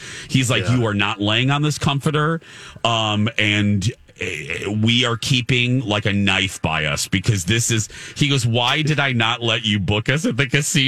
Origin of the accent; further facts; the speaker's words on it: Michigan City, Indiana, United States; he had never been to my hometown, which is Michigan City, Indiana, right there on Lake Michigan near Chicago.